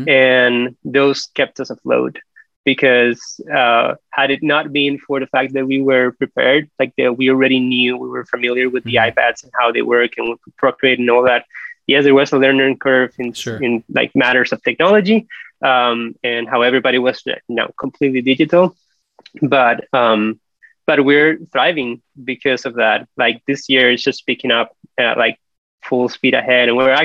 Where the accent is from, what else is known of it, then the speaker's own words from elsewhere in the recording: Costa Rica; I am originally from Costa Rica.